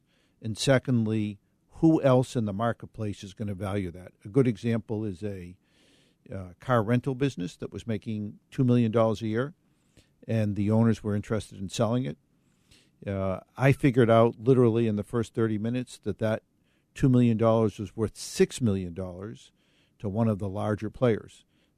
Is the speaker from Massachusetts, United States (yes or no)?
yes; Boston, Massachusetts, United States; I grew up in Boston, Mass. Went to the first public school in the country, founded in 1635.